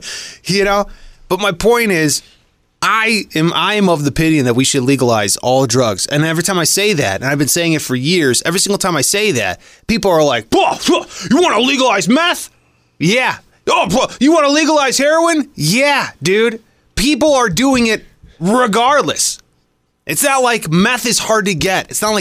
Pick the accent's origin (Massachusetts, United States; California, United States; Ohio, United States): Ohio, United States; Cleveland; And I'm from Cleveland, in a place like Michigan, you can hire 1,000 people.